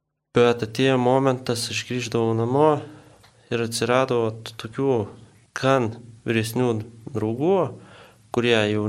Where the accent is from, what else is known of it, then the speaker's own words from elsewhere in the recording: Kretinga, Klaipėda County, Lithuania; augau mažam kaimelį, Kretinguot, augau su... Mama alkoholikė, su patėviu.